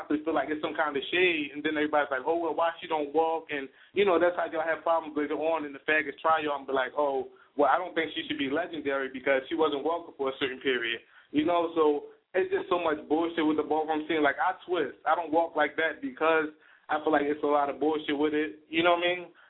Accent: Philadelphia, Pennsylvania, United States; I'm from Philly, so we talk about things

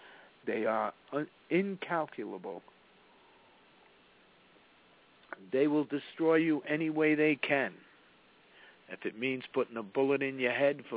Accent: Atlanta, Georgia, United States; There weren't a lot of choices available to an inner-city kid like me growing up in Atlanta.

